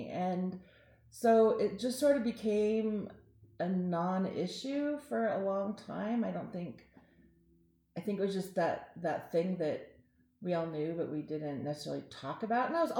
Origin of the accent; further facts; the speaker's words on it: Oregon, United States; born there; I was born in Oregon. My raised LDS. My dad taught seminary for CES for 40 years.